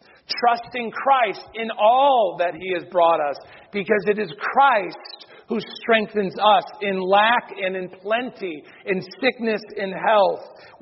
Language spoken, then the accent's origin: English; United States; I live in Jacksonville. I'm an American.